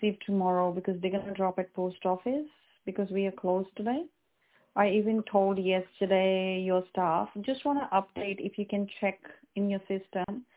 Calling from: Sydney, New South Wales, Australia; Hi, I'm calling from Sydney.

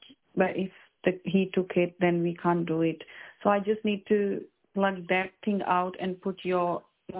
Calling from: Sydney, New South Wales, Australia; Hi, I'm calling from Sydney.

